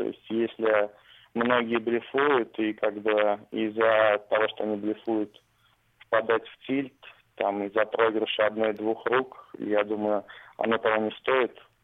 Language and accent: Russian; Samara, Samara Oblast, Russia; сам я из Самары.